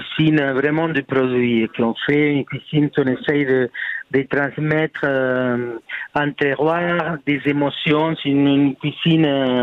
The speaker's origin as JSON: {"language": "French", "country": "Argentina", "lives_now": "France", "said": "je suis originaire d'Argentine, mais je fais pas une cuisine argentine."}